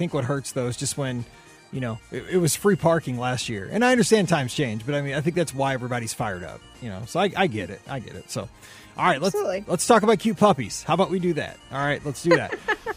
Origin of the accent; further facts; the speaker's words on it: Midwest, United States; Because, like, I'm a Midwesterner.